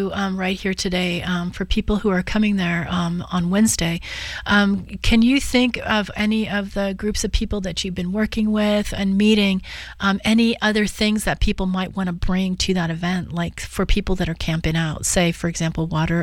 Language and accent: English; Western United States, United States; I'm from the Western states. Why does it seem like the Western states have so many unhoused people?